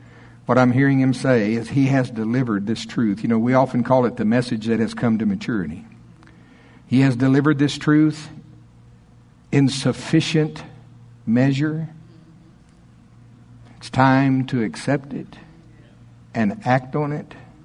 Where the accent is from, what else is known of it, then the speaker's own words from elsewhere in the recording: Oklahoma, United States; I'm from Oklahoma. I love it.